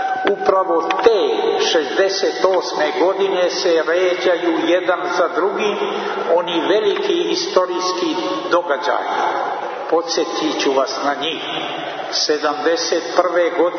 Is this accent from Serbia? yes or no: no; Montenegro; kod nas u Crnoj Gori